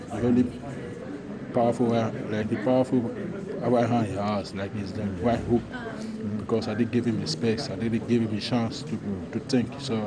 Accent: Nigeria; Where I came from, I came from Nigeria, I came from home, you know.

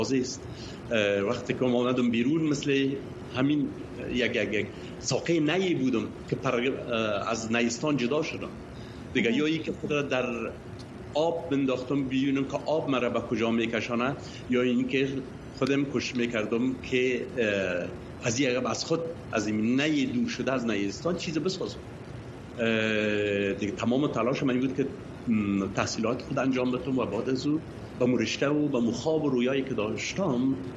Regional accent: Afghanistan; moved away as an adult; با سن 20 سالگی از افغانستان آمدم بیرون

